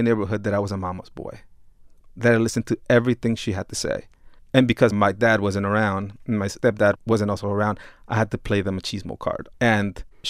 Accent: Los Angeles, California, United States; Because that's all you listened to growing up in South Central.

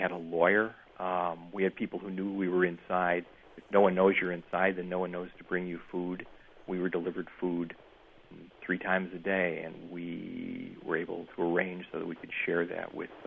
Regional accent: United States; because I'm an American who spent 4 days in a Zimbabwean jail

